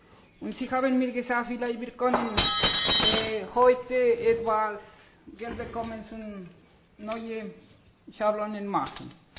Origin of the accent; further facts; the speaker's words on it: South Colombia, Colombia; German is a second language; ich komme aus Kolumbien, von Süden von Kolumbien.